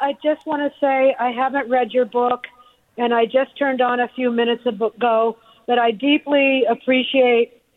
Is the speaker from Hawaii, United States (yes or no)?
no; Berkeley, California, United States; I grew up in Berkeley in the 60s and early 70s and went to Berkeley High